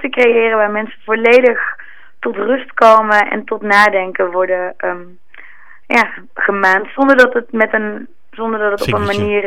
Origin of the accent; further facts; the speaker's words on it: Amsterdam, North Holland, Netherlands; dat wij het helemaal niet weten als Amsterdammers